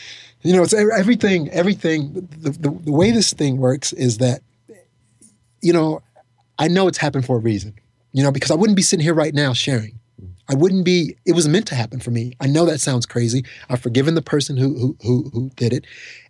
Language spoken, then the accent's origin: English; Jamestown, New York, United States; also born or lived in Chicago; I was born in Chicago, but I have to give a shout out to Jamestown, New York, because that's where my grandmother, when she came and got us, that's where I was raised.